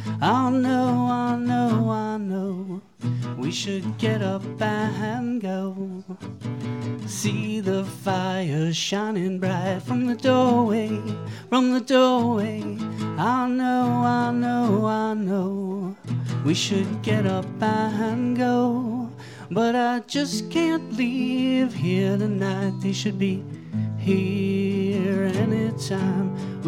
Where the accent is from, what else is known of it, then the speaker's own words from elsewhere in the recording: Pennsylvania, United States; Okay, I'm from Pennsylvania. I've been out here for a couple of days